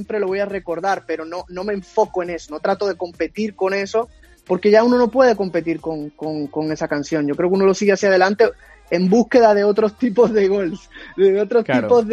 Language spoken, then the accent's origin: Spanish; Puerto Rico; Me encanta, sabes que yo nací en Puerto Rico.